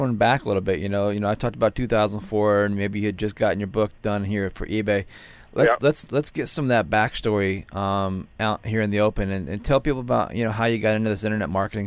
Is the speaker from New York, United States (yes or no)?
no; Huntington Beach, California, United States; I grew up in Huntington Beach, so I miss it. I miss it a lot.